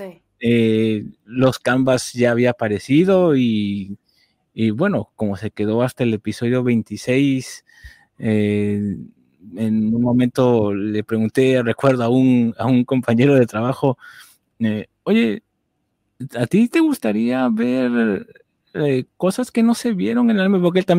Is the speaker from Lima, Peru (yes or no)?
yes; Lima, Peru; aquí en mi país, Perú, soy de Lima.